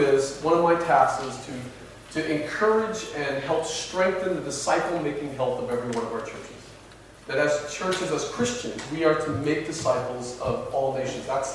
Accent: Kansas, United States; I grew up on a ranch and farm, a wheat country, actually, in western Kansas, all wheat.

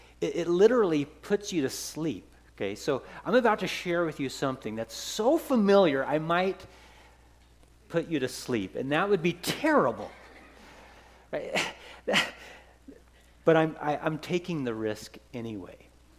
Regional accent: Dayton, Washington, United States; And that is, I was raised in Dayton, Washington. That's my home.

